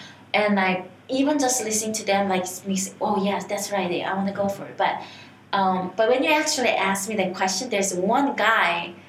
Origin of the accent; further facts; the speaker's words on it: South Korea; English is a second language; now in United States; I was growing up in Korea. We do have a four seasons, like spring, summer, fall, and winter.